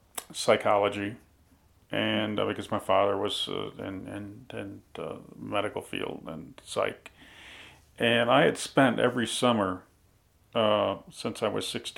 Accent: Utica, New York, United States; born there; Okay, I was born in 1941 in Utica, New York.

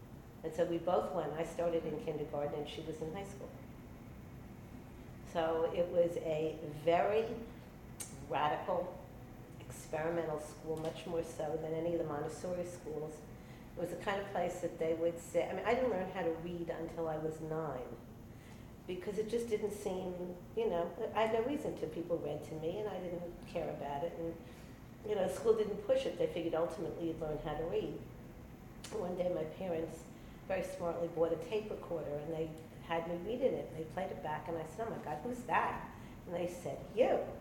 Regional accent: New York City, New York, United States; also born or lived in Brooklyn; I was born in New York, in Brooklyn, in 1944.

